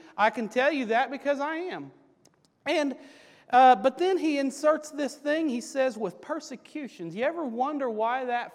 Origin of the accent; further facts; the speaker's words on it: Kentucky, United States; Anybody that doesn't know me … I'm from Kentucky, and I consider it a great privilege to be here with you.